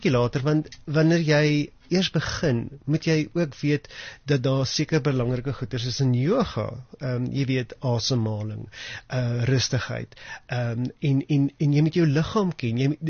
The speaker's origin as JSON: {"language": "Afrikaans", "town": "Ventersburg", "region": "Free State", "country": "South Africa", "tie": "born or raised there", "said": "ek het in die Vrystaat groot geword Ventersburg"}